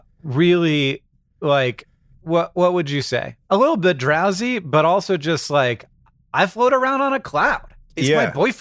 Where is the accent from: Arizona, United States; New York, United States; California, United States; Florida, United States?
Florida, United States; When I grew up in Florida, we called them anoles